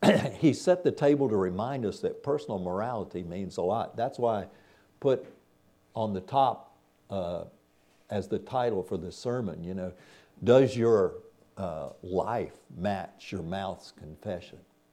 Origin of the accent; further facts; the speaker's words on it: Arkansas, United States; We have people, Russell and I grew up in Arkansas.